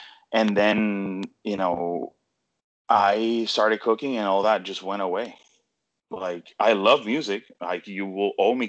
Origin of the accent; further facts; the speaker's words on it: Puerto Rico; And so I can say that born and raised in Puerto Rico, right? I went to culinary school in North Miami, Florida.